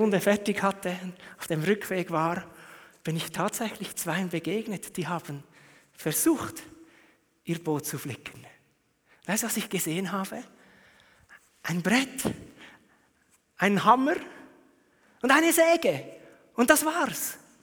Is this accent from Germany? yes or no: no; Switzerland; zum Prahlen sind wir Schweizer viel zu diskret